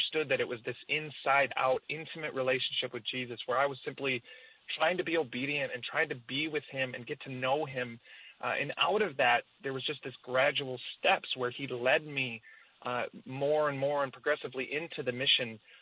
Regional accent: Amsterdam, North Holland, Netherlands; obviously I didn't have a huge choice in it from the beginning, but it was, you know, it was amazing, honestly.

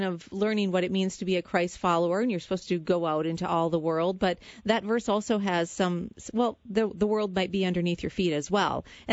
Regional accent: Minnesota, United States; I was telling you earlier, I'm from Minnesota, so it would be a potluck.

